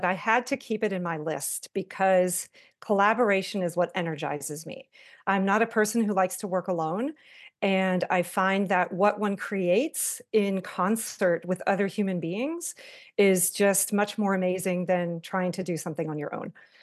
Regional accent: Germany; also born or lived in Ohio, United States / Texas, United States; mother is German. My dad is American. I have an adopted Iranian sister. I grew up in two countries. I grew up in Germany and in the US, in Ohio and in Texas.

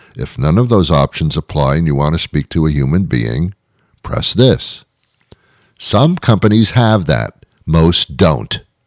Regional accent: New York, United States; I was brought up in New York. I was brought up amongst all different people from all different countries, all different walks of life, all different cultures, all different cuisines.

